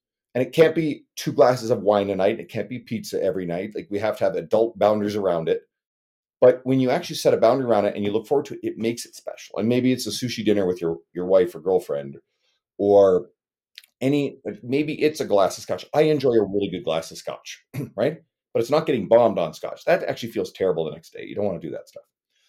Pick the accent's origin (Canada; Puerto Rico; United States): Canada; I'm Canadian.